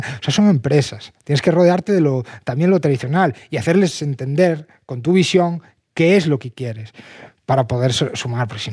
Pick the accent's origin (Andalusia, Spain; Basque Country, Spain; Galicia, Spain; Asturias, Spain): Galicia, Spain; Y claro, yo soy de Galicia